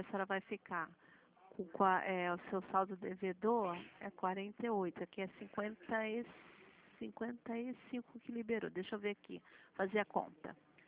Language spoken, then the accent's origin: Portuguese; Rio de Janeiro, Brazil; Rio, nasci aqui no Rio.